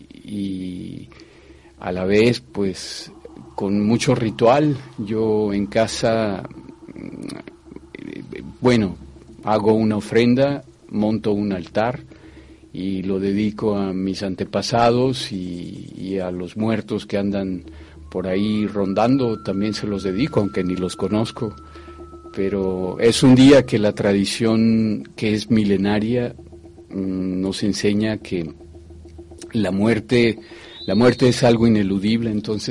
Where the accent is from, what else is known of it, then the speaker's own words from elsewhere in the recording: Mexico; Como mexicano, pues tengo fundamentalmente un concepto muy especial de la muerte